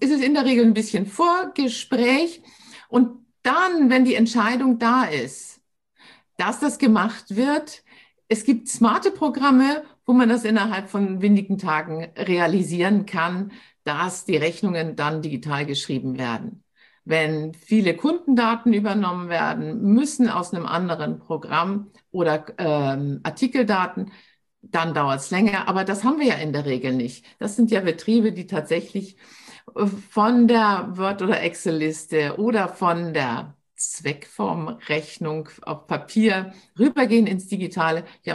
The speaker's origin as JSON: {"language": "German", "region": "Hamburg", "country": "Germany", "lives_now": "Munich, Germany"}